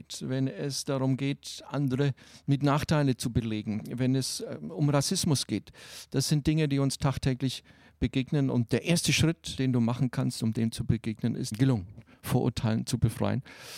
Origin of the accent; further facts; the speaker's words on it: Bavaria, Germany; now in Dietzenbach, Germany; ich selber bin aus Bayern, aus Franken genauer zu sein, vor 24 Jahren hierher gekommen. Und in diesen 2,5 Jahrzehnten habe ich gelernt, Dietzenbacher zu sein